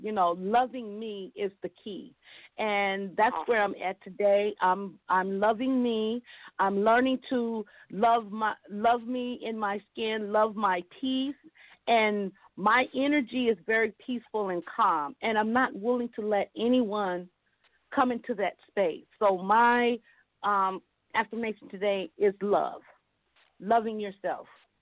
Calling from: Compton, California, United States; I'm calling from Compton, California.

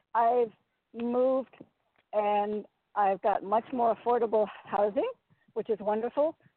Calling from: Connecticut, United States; in Connecticut.

